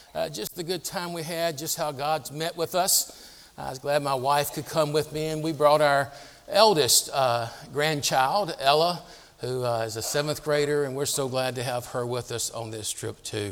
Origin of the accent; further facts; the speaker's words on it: Tennessee, United States; You know, I'm from Tennessee. You probably won't even understand me anyway.